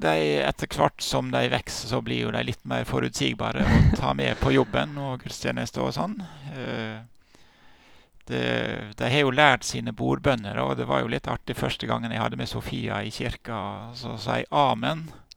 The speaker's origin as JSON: {"language": "Norwegian", "town": "Ellingsøya", "region": "Møre og Romsdal", "country": "Norway", "also_born_or_lived": "Oslo / Kristiansand", "moved": "as an adult", "said": "Jeg kommer jo fra Ellingsøya da, men jeg har jo bott vekk en god del år. Hatt ulike jobber, ikke minst studier i Oslo og Kristiansand, og jobber i Oslo, Hamar, Nord-Troms"}